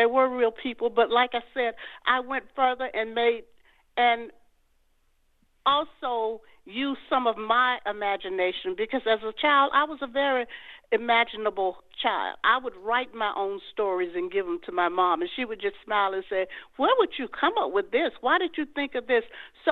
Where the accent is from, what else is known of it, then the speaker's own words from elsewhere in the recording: Eufaula, Alabama, United States; I'm from Alabama, Eufaula, Alabama, and believe it or not, I lived in an integrated neighborhood back in the early 50s.